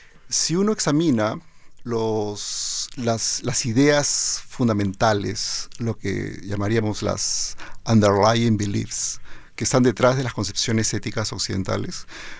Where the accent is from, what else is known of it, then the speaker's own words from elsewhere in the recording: Peru; Como peruano, tengo además raíces andinas y raíces amazónicas en mi propia familia.